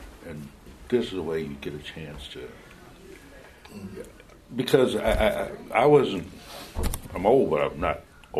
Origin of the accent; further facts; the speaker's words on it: Buffalo, New York, United States; I remember growing up in Buffalo, very small congregation, you know, very small, and we had a few congregations in Rochester, 60 miles away